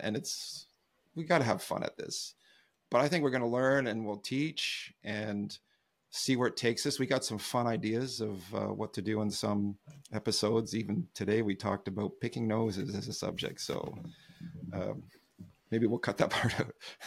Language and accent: English; Canada; we're Canadian, so obviously we're going to get along.